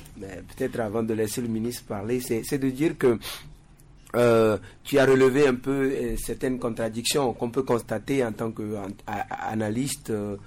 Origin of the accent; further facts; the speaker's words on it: Togo; en tant que Togolais